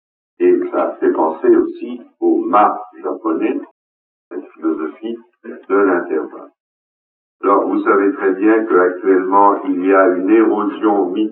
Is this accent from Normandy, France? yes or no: no; Bayonne, Nouvelle-Aquitaine, France; Personnellement, j'ai vécu les saisons. Par exemple, dans mon enfance, à Bayonne